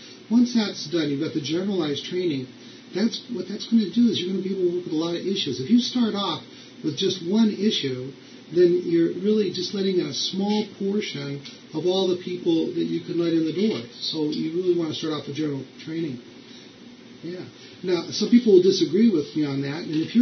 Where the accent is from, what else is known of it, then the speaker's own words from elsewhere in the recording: Los Angeles, California, United States; also born or lived in Minneapolis; now in Orange County, United States; And I'm originally from Los Angeles, so for me it was a time to come home. And now we live in Orange County, and our center is in Tustin in Orange County.